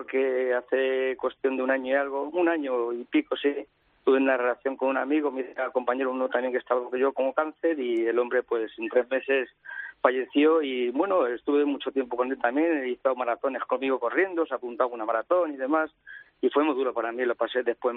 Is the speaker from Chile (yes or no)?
no; Alcalá de Henares, Community of Madrid, Spain; andar por la noche un poquito por Alcalá de Henares, que soy de Alcalá de Henares, pues ahí voy.